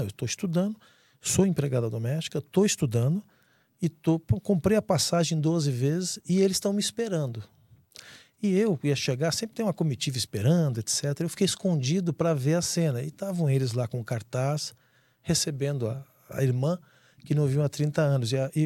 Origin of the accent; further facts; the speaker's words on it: São Paulo, Brazil; Eu sou paulistano